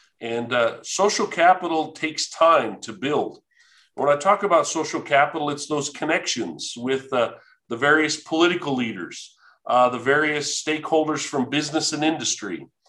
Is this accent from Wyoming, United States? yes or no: yes; Riverton, Wyoming, United States; I then returned back to my hometown in Riverton, Wyoming